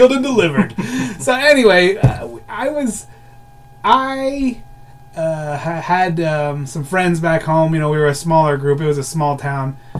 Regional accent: Pennsylvania, United States; You just say, well, you start as a little town right outside of Allentown.

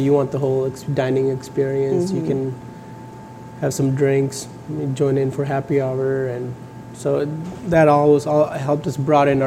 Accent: Lynnwood, Washington, United States; also born or lived in India; I grew up here in Linwood. Okay. Most of the life. I moved here in about 2000.

